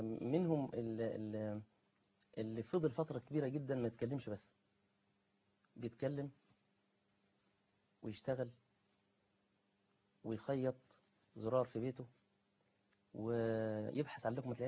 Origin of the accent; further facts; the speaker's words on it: Egypt; احنا خلينا احنا في مصريين.